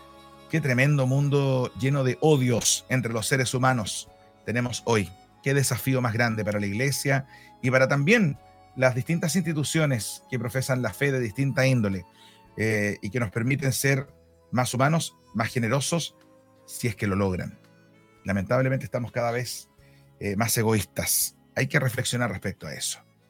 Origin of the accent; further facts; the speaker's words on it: Valparaíso, Chile; Yo personalmente, de hecho, nací en el Cerro Alegre de Valparaíso. en el desaparecido Hospital Alemán